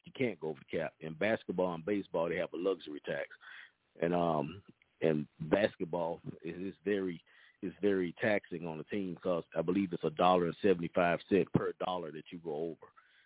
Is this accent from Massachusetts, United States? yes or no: no; Louisiana, United States; I wish my home state, New Orleans Saints, I wish them luck tonight.